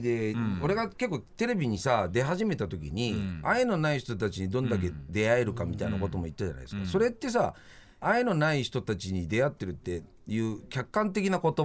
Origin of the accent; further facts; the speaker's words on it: Yamanashi, Japan; どっか俺も山梨県人なんだろうね